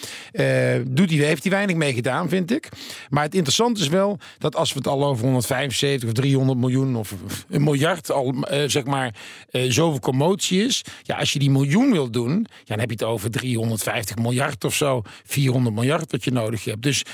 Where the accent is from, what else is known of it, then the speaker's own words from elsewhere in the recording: 's-Hertogenbosch, North Brabant, Netherlands; Ik kom uit Den Bosch, dus dan...